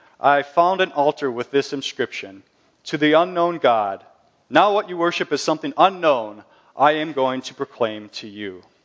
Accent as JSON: {"language": "English", "town": "Albert Lea", "region": "Minnesota", "country": "United States", "tie": "born or raised there", "said": "I am a Minnesotan, by the way, just so you know. I grew up in the cornfields of Albert Lea, Minnesota."}